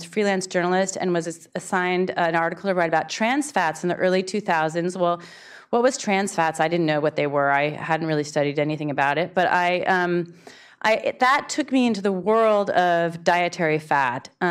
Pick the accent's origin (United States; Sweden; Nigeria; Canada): United States; Berkeley, California; also born or lived in New York City; I'm from Berkeley, California, so of course I was a vegetarian. And then from there I moved to New York City, other capital of vegetarianism.